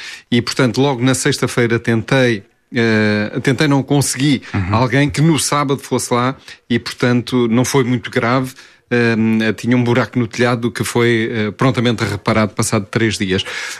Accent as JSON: {"language": "Portuguese", "town": "Marinha Grande", "region": "Centro", "country": "Portugal", "tie": "born or raised there", "said": "Eu sou da Marinha Grande, nascido na Marinha Grande"}